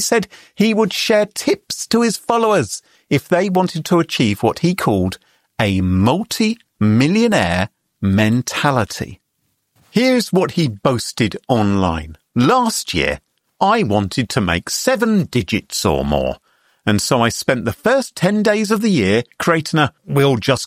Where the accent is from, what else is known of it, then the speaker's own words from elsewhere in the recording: United Kingdom; at least for me as a Brit.